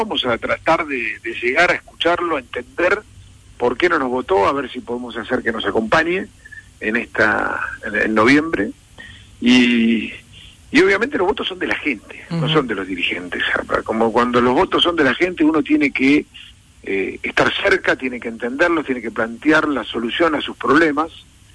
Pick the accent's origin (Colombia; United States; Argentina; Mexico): Argentina; los problemas que tenemos que resolver como argentinos